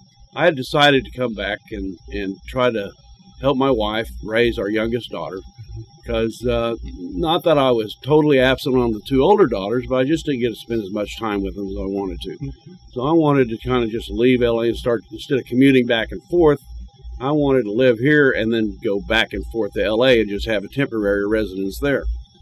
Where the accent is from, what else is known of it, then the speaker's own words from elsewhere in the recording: Nowata, Oklahoma, United States; So we came back all my life on Christmases and different things. So Nowata is my hometown, yeah.